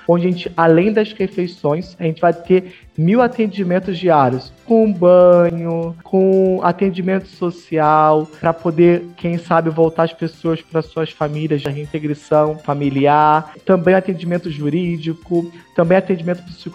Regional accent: Nilópolis, Rio de Janeiro, Brazil; Eu sou natural de Nilópolis, na Baixada Fluminense. Quando mais novo, passei por muitas necessidades.

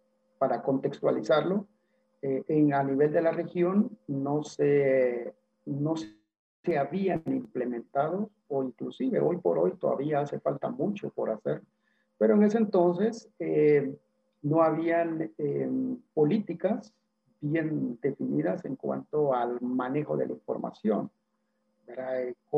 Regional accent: Guatemala; Yo soy guatemalteco. … Estoy casado.

